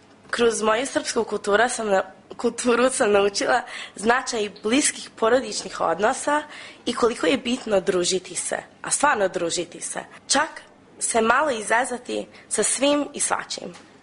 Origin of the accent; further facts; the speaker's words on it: United States; Dok sam rasla u Americi, uvek sam primećivala razlike između sebe i ostale dece u mojoj školi.